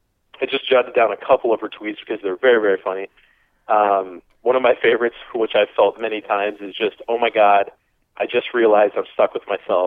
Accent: Iowa, United States; It's from a distillery in my hometown called Mississippi River Distillery.

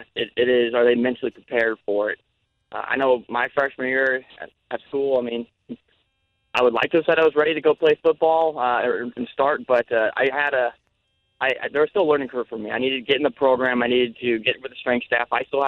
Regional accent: Overland Park, Kansas, United States; chose Missouri a lot based on just the location to where I grew up in Overland Park

